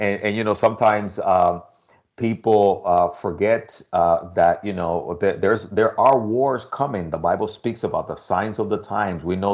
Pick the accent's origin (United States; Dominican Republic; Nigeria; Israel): Dominican Republic; And I'm from the Dominican Republic, Nathan, and we always kind of sat under mango trees, not fig trees.